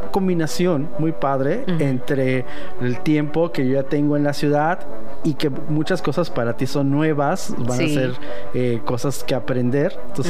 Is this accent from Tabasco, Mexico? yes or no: no; Tijuana, Baja California, Mexico; also born or lived in Mexico City; Yo nací en la Ciudad de México.